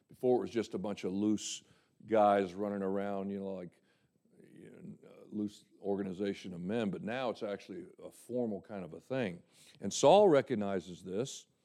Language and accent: English; the South, United States; But I was raised in the South, and, you know, most of us of my generation, when you were raised in the South, you were at least sent to Sunday school